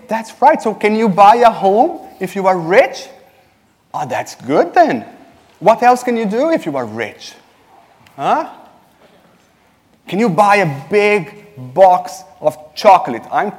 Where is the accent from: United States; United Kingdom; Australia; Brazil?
Brazil; accent: Latin; English is a second language; moved away; If you detected an accent, a Latin, very charming Latin accent, that's funny. It's because I'm from Brazil, and I'm married to Annie, and we live in the village.